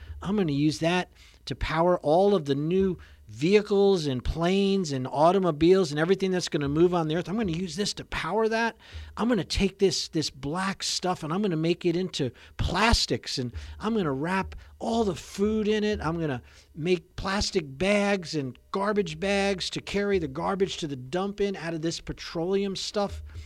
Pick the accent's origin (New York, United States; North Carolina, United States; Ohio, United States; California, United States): New York, United States; I mean, I'm from New York, Long Island. I'm out on the island where it's cleaner air than in the city.